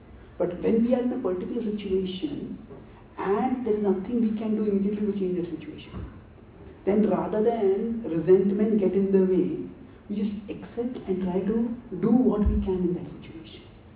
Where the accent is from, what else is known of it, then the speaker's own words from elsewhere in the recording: India; I'm coming from India, I'm from Brahmacharya